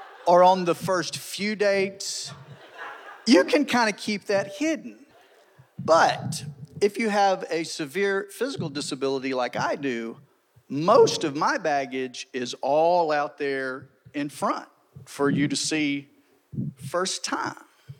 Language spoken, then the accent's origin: English; Conehatta, Mississippi, United States; Now, I'm from Conahatta, Mississippi, and we don't have no tendering going on in Conahatta.